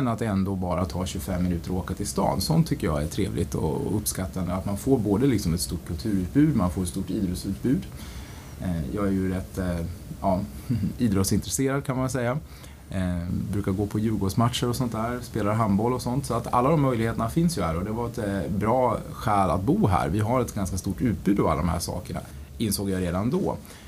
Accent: Norrland, Sweden; now in Tyresö, Sweden; Jag kom ju från norra Sverige från början och kunde väl konstatera att det finns en del likheter mellan det och Tyresö.

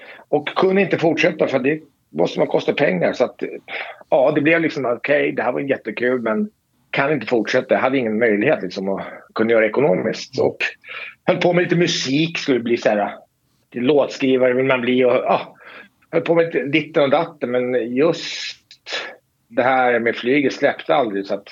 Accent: Jordbro, Stockholm County, Sweden; Jag är uppvuxen i Jordbro, inte så långt bort från Tyresö.

